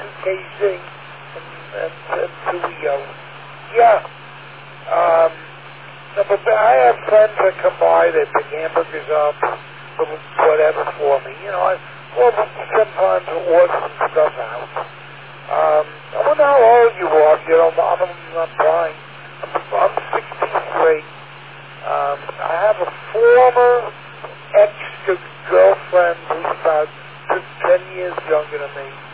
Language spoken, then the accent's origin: English; Queens, New York, United States; moved away; I've been here about 6-7 months. I come from Queens. I lived in Brightstone, Queens. And I moved out here 6 or 7 months ago.